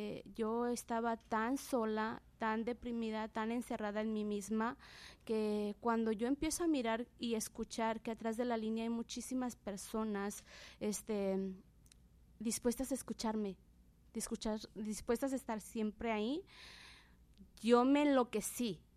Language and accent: Spanish; Mexico City, Mexico; born there; yo nací en el DF, soy única hija